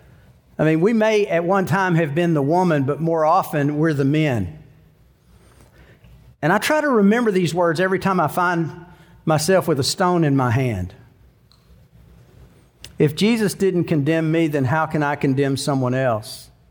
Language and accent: English; Bridgeport, Texas, United States; I know what he wrote in because I'm from Bridgeport, Texas. I came here from Bridgeport.